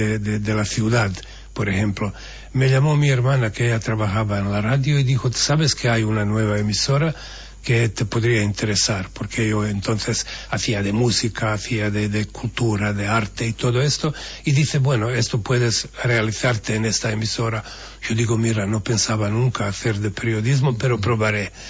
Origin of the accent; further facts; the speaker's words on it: Sarajevo, Federation of Bosnia and Herzegovina, Bosnia & Herzegovina; Spanish is a second language; se oía solo en Sarajevo, porque soy hijo de Sarajevo, del centro de Sarajevo